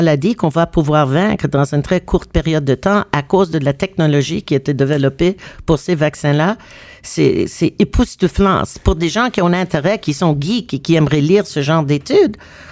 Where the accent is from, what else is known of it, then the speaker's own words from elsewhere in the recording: Quebec, Canada; comme je suis Québécoise